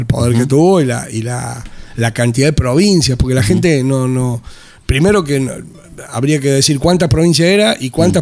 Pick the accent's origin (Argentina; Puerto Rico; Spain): Argentina; Lo que pasa es que somos argentinos.